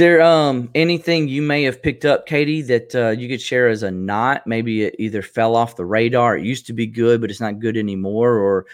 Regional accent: Southern US, United States; I'm here in Columbus, Georgia. I'm from the South, and we say y'all a lot. And I grew up deer hunting

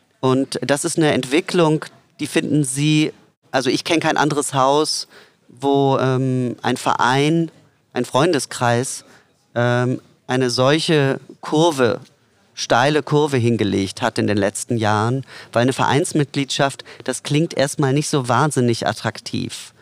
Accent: Hamburg, Germany; Ja, ich bin Hamburger.

